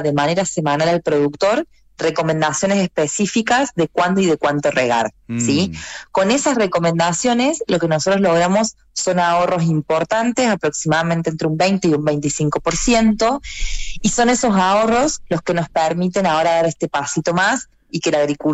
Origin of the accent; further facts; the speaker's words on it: Argentina; now in Santiago, Chile; yo soy argentina, pero vivo en Chile, así que estamos acá en uno de nuestros países foco, así que estoy acá radicada en Santiago.